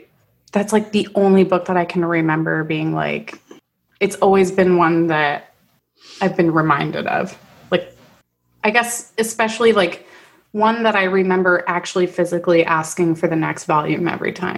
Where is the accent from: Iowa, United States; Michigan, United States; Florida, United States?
Florida, United States; it might just be because I grew up in Florida, so everybody listens to it all the time.